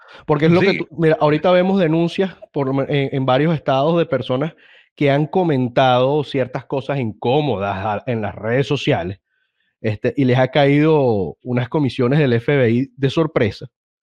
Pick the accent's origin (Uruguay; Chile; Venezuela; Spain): Venezuela; yo como venezolano siempre me sentí indignado